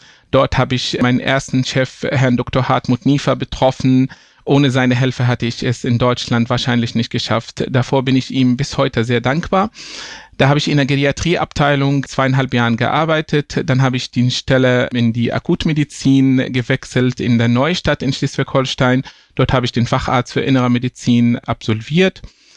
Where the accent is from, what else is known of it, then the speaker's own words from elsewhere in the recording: Hebron, West Bank, Palestine; moved away as an adult; also born or lived in Cairo; Ich komme ursprünglich aus Palästina, genau gesagt aus Hebron, wo ich 1987 geboren wurde. Dort habe ich bis 2005 gelebt, auch mein Abitur abgelegt.